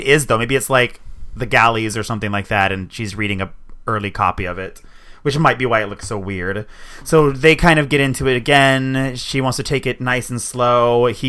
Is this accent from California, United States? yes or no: no; New York City, New York, United States; I was like, I'm a New Yorker and we drink chock.